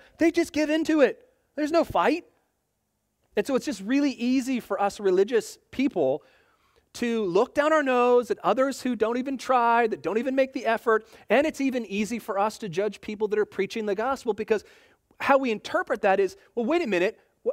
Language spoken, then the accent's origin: English; Seattle, Washington, United States; Especially if you know I'm a guy from Seattle.